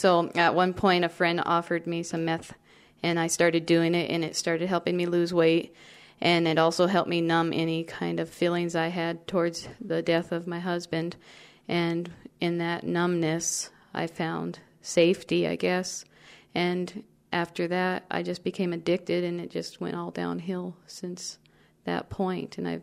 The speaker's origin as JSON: {"language": "English", "town": "Selah", "region": "Washington", "country": "United States", "tie": "born or raised there", "said": "I grew up in Washington in a little town called Selah."}